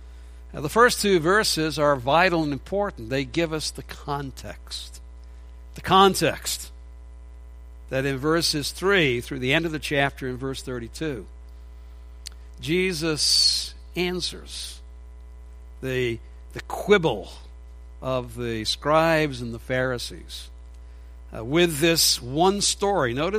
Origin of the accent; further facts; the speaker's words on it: England, United Kingdom; now in United States; growing up in England